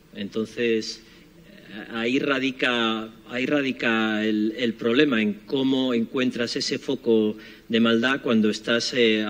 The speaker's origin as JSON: {"language": "Spanish", "country": "Spain", "tie": "born or raised there", "said": "Mi padre era chileno, mi madre española, y siempre he mantenido ese vínculo. Pero no puedo negar que me he criado en España y me siento español."}